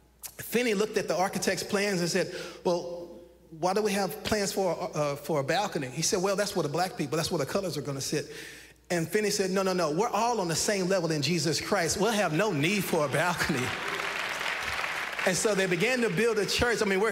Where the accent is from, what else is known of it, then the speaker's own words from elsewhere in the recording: Fort Worth, Texas, United States; white people in my area where I grew up here in Fort Worth.